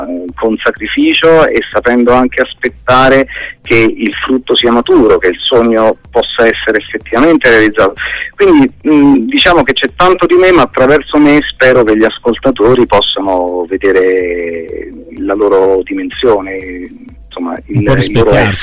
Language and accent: Italian; Abruzzo, Italy; perché io sono abruzzese, nel mio paese non c'erano insegnanti di canto moderno.